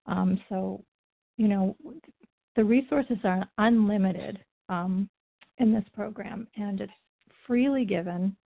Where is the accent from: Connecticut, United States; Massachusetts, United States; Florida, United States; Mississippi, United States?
Massachusetts, United States; from the Berkshires of Massachusetts